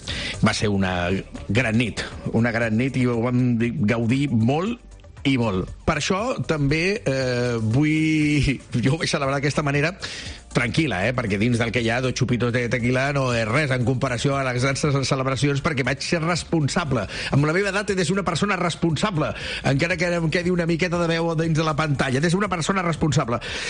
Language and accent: Catalan; El Prat de Llobregat, Catalonia, Spain; a la plaça Catalunya del Prat de Llobregat, al meu poble